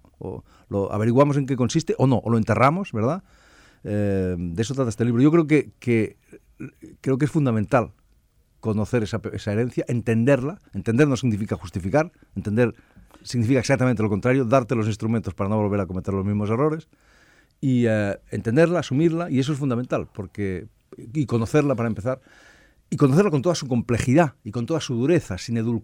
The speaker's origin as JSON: {"language": "Spanish", "region": "Catalonia", "country": "Spain", "said": "Soy un catalán normal y corriente. O si quieren ustedes, un español normal y corriente"}